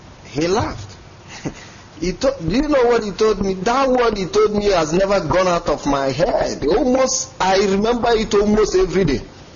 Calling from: Vienna, Austria; I'm calling from Vienna, Austria.

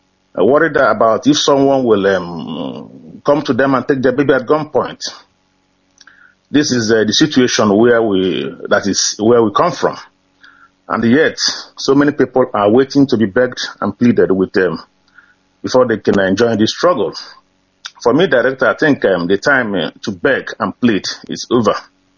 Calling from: Manchester, North West England, United Kingdom; I'm calling from Manchester in the UK.

